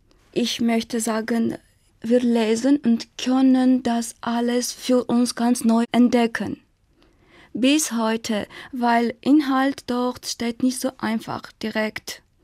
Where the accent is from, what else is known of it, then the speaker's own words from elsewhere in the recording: Armenia; ich komme aus Armenien. Ich bin im Jahr 1982 geboren.